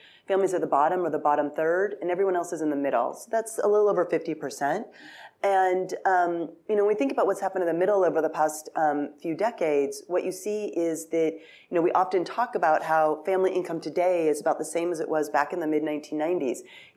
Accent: Pacific Northwest, United States; I'm from the Pacific Northwest, and in 1980, Mount St. Helens blew up.

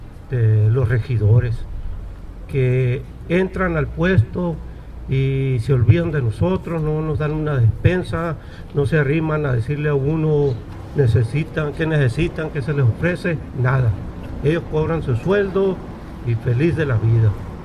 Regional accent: Pozo Prieto, Sonora, Mexico; vengo de Pozo Prieto, de la región de aquí de Caborca.

